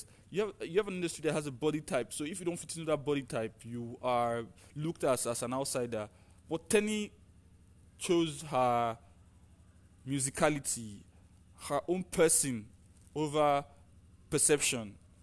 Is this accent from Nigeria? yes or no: yes; Lagos, Nigeria; Growing up in Lagos, I always listened to the radio